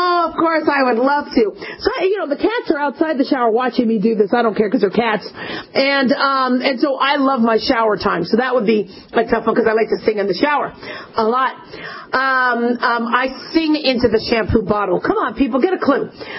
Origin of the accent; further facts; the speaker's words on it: Phoenix, Arizona, United States; I also love the Cardinals because I grew up in Phoenix, and the Cowboys.